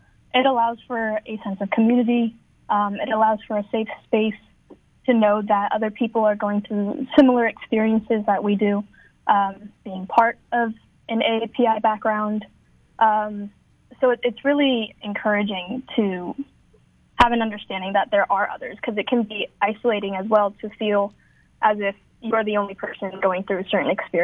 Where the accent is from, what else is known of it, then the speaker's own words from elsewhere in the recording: California, United States; I'm originally from the Bay Area. I attended Cal Poly from 2017 to 2021, recent grad, and I have now moved back to the Bay Area.